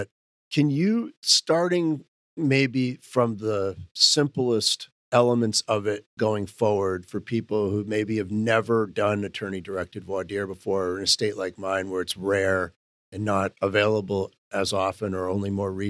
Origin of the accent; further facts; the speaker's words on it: Maine, United States; So, I mean, in my home state of Maine, up until a few years ago